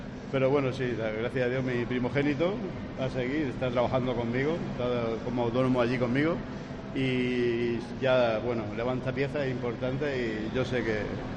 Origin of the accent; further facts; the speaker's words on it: Lorca, Region of Murcia, Spain; los que somos de aquí de Lorca